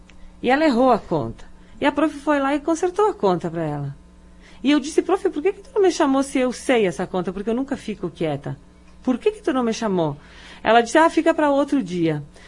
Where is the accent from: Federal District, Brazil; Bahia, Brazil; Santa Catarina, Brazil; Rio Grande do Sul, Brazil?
Rio Grande do Sul, Brazil; Marau; Marau sempre foi a minha cidade, é a minha terra natal, aonde eu constituí família, aonde eu criei meu filho e aonde eu tenho muito orgulho de dizer que eu sou de Marau